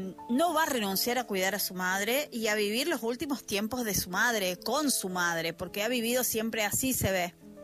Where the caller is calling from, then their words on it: Argentina; desde Argentina